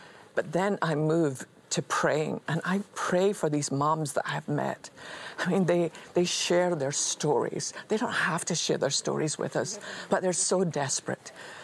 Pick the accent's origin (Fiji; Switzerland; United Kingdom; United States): United Kingdom; Scotland; I used to volunteer in a children's hospital when I was growing up in Scotland